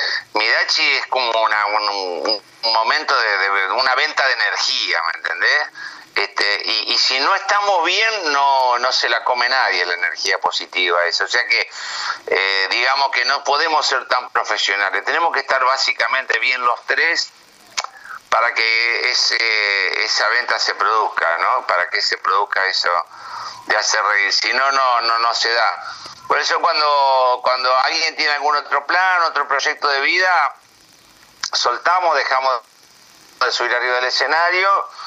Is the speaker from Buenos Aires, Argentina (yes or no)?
no; Santa Fe, Argentina; born there; como estar acá, en Santa Fe, digamos, donde nacimos nosotros, en Santa Fe